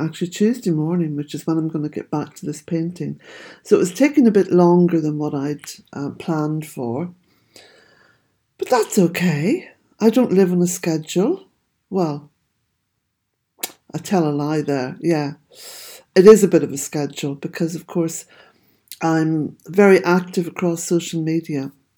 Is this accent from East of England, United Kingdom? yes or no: no; Omagh, Northern Ireland, United Kingdom; So I was up in Omagh, which is my hometown, on Wednesday.